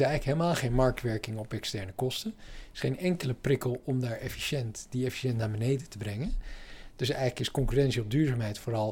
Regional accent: Mexico; now in Netherlands; Nou, ik kom uit Mexico. Ben daar geboren, voor de helft Mexicaan.

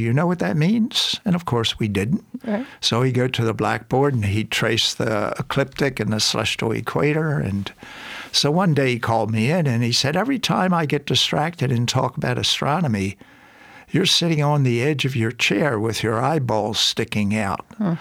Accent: Baltimore, Maryland, United States; I grew up in Baltimore, Maryland, went to a Jesuit high school.

